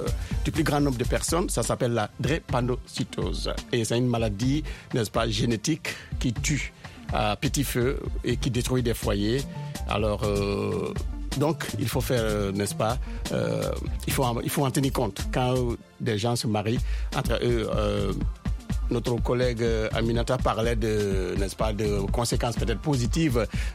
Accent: Guinea; en Afrique, chez moi, en Guinée

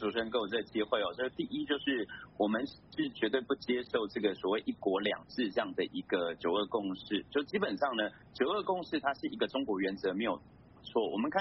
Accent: Taiwan; 我自己形容我自己是台湾人

